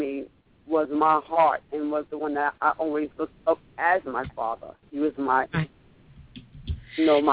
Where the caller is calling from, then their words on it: New York, United States; I'm calling from New York.